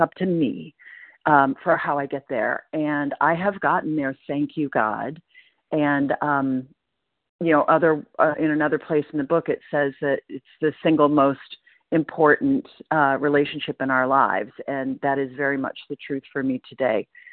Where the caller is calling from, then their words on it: Portland, Maine, United States; I'm calling in from Portland, Maine